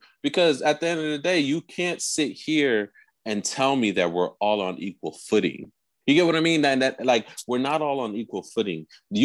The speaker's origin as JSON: {"language": "English", "country": "United States", "tie": "born or raised there", "also_born_or_lived": "another country", "said": "I will say I was born in a different country, but I was raised here in the States."}